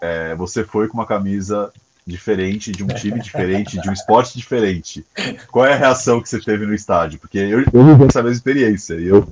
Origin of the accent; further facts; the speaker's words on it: Brazil; a pessoa fala, de onde você é? Eu falo, Brasil.